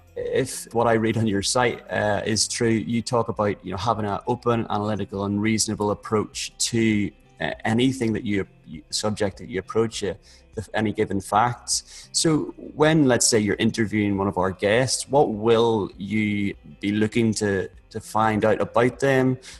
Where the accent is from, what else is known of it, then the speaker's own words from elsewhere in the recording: Belfast, Northern Ireland, United Kingdom; because he actually comes from just very close to where I was brought up and live in Belfast, Northern Ireland.